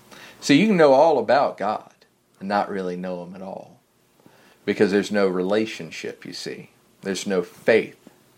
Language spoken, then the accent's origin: English; the South, United States; But listen, I grew up in the South.